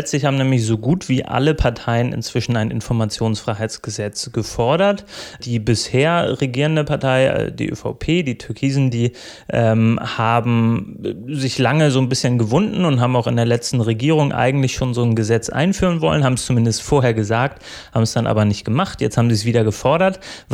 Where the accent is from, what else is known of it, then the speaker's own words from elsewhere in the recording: North Germany, Germany; Also meine Einschätzung als Piefke aus dem Norden